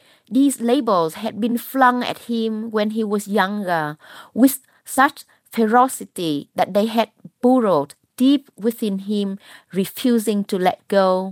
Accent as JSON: {"language": "English", "region": "Northern Vietnam", "country": "Vietnam", "said": "Yes, as a person who moved from North Vietnam to South Vietnam, I felt like a refugee. You know, people from the North, like my family, were resented and I was bullied."}